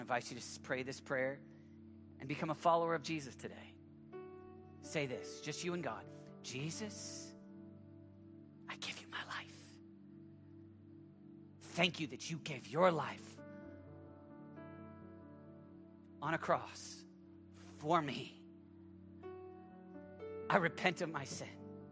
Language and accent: English; Oklahoma, United States; Sorry, use the word ain't. I'm from Oklahoma. Sometimes some of that language comes out.